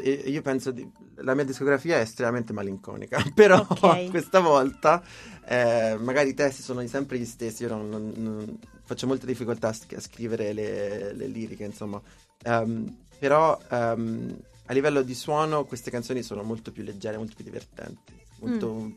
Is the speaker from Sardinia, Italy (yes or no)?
no; Arezzo, Tuscany, Italy; accent: Arezzo; il mio accento aretino è rimasto pesantissimo quando parlo